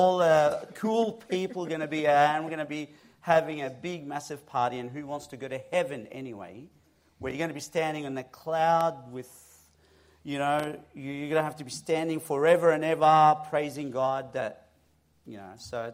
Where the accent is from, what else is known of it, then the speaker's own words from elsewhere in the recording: Egypt; moved away; I was born in Egypt. I am Egyptian by blood, by birth. That's one sin I can't repent of. So I was brought up in Egypt, we left as a family, my parents and my siblings. We left at, age of 15, around there, to come to here, to Australia.